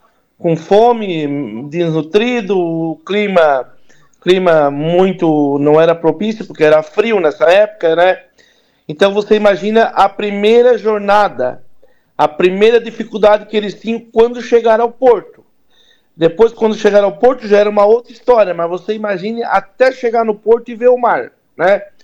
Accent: Meleiro, Santa Catarina, Brazil; now in Araranguá, Brazil; Eu nasci e me criei até os 28 anos em Meleiro, mas depois eu me fixei em Araranguá. Hoje eu sou daqui de Araranguá.

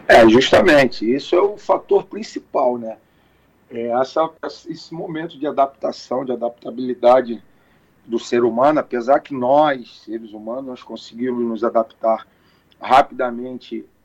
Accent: Rio de Janeiro, Brazil; Sou natural do Rio de Janeiro. Oh. Atualmente estou morando no Rio de Janeiro, né? Voltei a morar no Rio, questão do trabalho, né?

